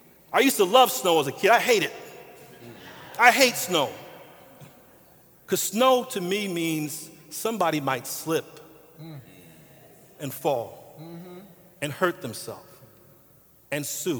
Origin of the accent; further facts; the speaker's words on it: Philadelphia, Pennsylvania, United States; I grew up in North Philly.